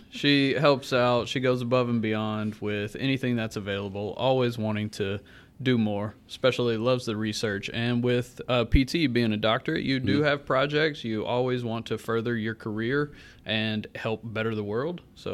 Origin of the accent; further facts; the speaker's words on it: Baton Rouge, Louisiana, United States; I'm originally from Baton Rouge, but I have some family ties to Louisiana Tech